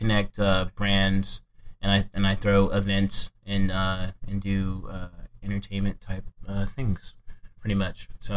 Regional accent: Fullerton, California, United States; is short for

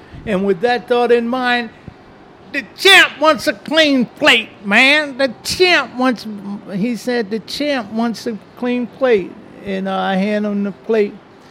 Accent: Pottsville, Pennsylvania, United States; Yeah, that's my hometown.

